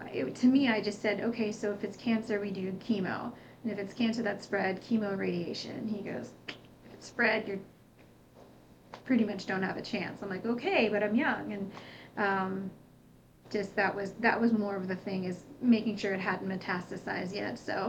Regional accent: St. Augustine, Florida, United States; I grew up, I'm from St. Augustine, been here my whole life, went to the University of Florida.

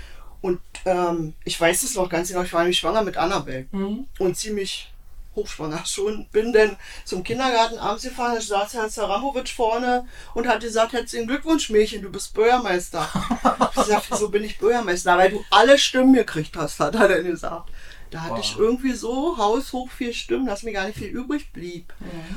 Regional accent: Zossen, Brandenburg, Germany; now in Rehagen, Germany; Ich bin ja keine gebürtige Rehanerin. Ich bin ja aus Zossen. Meine Oma war aus Rehagen und ich habe dieses Nest hier immer geliebt. Ich wollte hier immer her.

